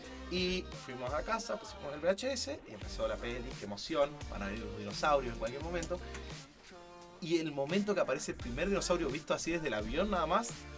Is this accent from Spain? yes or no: no; Trelew, Chubut, Argentina; Yo soy de Trelew, Chubut, que lo único interesante que tiene es el museo paleontológico más importante.